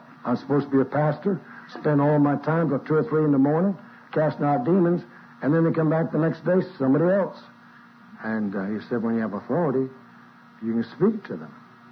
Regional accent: Colorado, United States; born there; I was born in Colorado and we didn't have it there as bad as you had it here

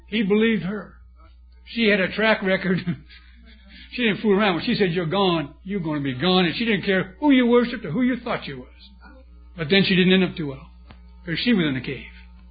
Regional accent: California, United States; We're from California, you know, so everybody's wrong but us.

